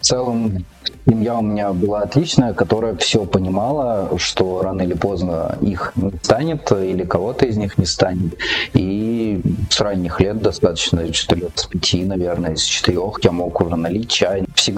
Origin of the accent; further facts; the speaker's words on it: Orenburg, Orenburg Oblast, Russia; also born or lived in Orsk; Родился я в Орске, уехал в Оренбург в интернат, учился там, потом вот остался надолго в Оренбурге, ну и с Оренбурга что-то меня мотает теперь.